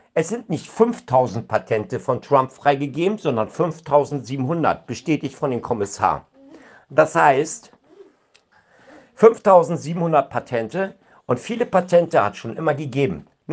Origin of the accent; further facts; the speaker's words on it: Berlin, Germany; born there; now in Bremen, Germany; ich bin kein Bremer, ich komme aus Berlin gebürtig, Berlin-Mitte geboren.